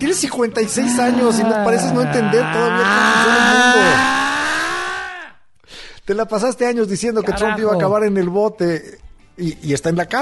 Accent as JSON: {"language": "Spanish", "country": "Mexico", "said": "Y somos mexicanos, somos lo mismo."}